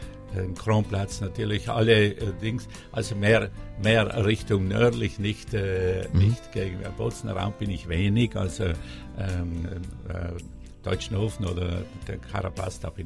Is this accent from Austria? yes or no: no; Trentino-Alto Adige, Italy; Für Südtirol bedeutet mir sehr viel, ist meine Heimat.